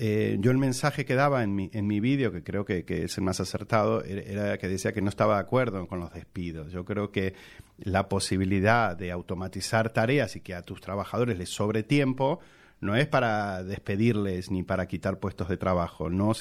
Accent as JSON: {"language": "Spanish", "country": "Argentina", "accent": "Argentine mixed with Salamancan", "said": "mi forma de hablar, esta mezcla de argentino con salmantino, ¿no? Que no es un acento ni muy argentino ni salmantino."}